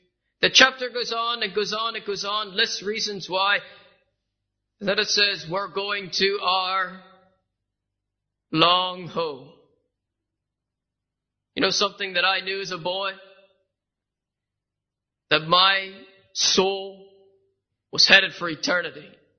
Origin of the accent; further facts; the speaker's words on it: Japan; And that was home to us and normal to us as children growing up in Japan.